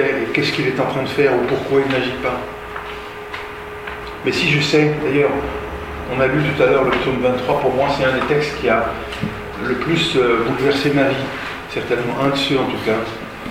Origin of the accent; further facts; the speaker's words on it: Mulhouse, Grand Est, France; j'étais en terminale à Mulhouse, là où j'ai grandi